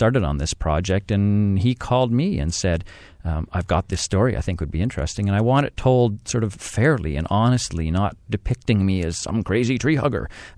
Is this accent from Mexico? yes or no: no; Ottawa, Ontario, Canada; I grew up mostly in Ottawa, left for a while, been back since 89